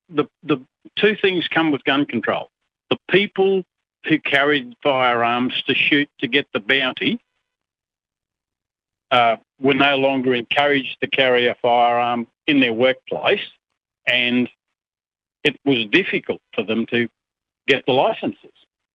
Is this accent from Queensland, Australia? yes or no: yes; Queensland, Australia; As a lad growing up in Western Queensland